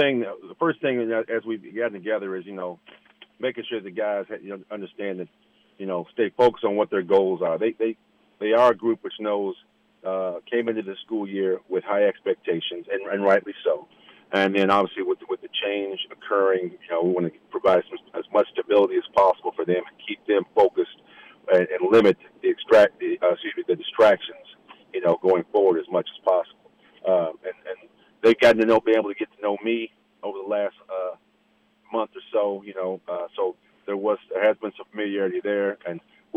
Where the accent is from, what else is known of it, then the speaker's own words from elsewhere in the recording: Louisville, Kentucky, United States; Well, obviously, I grew up in the Louisville area, and I first began my coaching career at the high school level in Louisville.